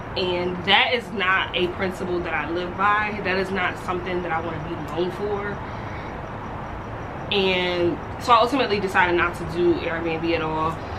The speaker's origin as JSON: {"language": "English", "town": "Philadelphia", "region": "Pennsylvania", "country": "United States", "said": "I don't got no problem with the hood, no problem with the ghetto. I'm from Philly."}